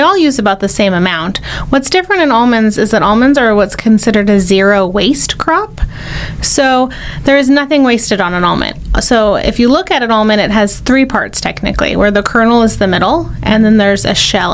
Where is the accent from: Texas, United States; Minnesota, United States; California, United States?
California, United States; Well, I grew up in farming, but I'm not originally from here. I'm from Northern California.